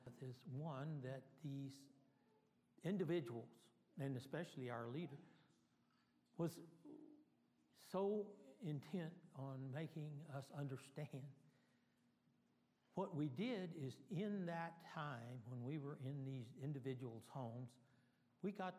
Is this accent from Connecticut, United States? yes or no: no; San Angelo, Texas, United States; I was brought up in the First Presbyterian Church in San Angelo, Texas.